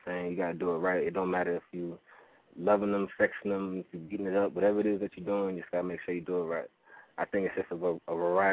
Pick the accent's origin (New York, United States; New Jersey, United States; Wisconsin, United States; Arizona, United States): New York, United States; Rochester; also born or lived in Bronx; now in Atlanta, United States; Raised on Rochester, New York, 585. You know what I mean? But I'm out in Atlanta right now